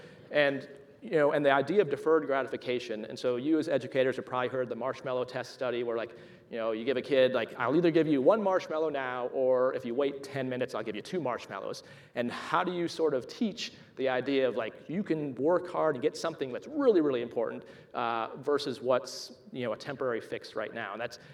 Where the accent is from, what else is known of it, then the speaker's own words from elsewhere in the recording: Cedar Falls, Iowa, United States; So me growing up in Cedar Falls, I had the unique experience of having a university in the town